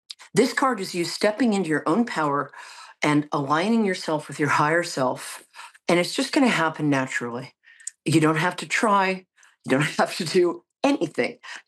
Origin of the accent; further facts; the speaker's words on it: New York, United States; I'm a New Yorker.